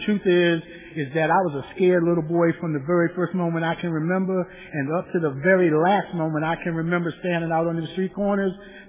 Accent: Eastern United States, United States; I'm from the Eastern United States.

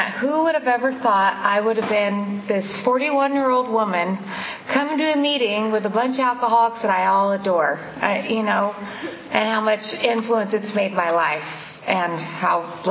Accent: Lemoore, California, United States; I grew up in Lemoore. I lived in Visalia throughout college, but I grew up in Lemoore. I grew up in a really good home.

